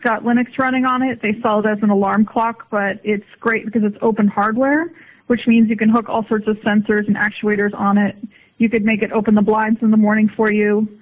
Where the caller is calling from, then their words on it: Cologne, North Rhine-Westphalia, Germany; I'm calling from my lab in Cologne.